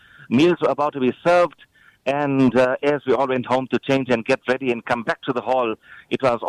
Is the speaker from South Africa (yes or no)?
yes; Ventersdorp, North West, South Africa; Yes, Ventersdorp was my hometown for a number of years. It was fun, it was fishing, it was hunting, it was adventures, intermingling with the different people of the community, their different races.